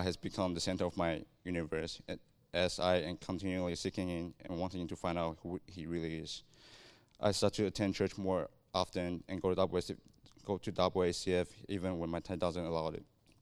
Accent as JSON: {"language": "English", "country": "Taiwan", "said": "I'm from Taiwan, a small country next to China."}